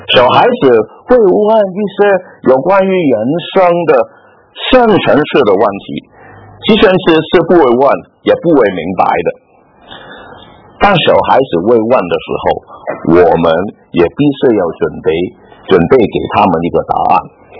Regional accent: Hong Kong; 我1970年代当我在香港长大的时候了啊

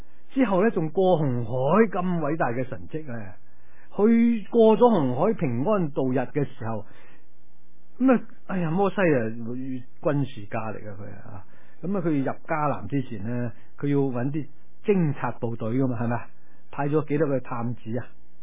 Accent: China; 我们中国人说硬颈，不是硬心

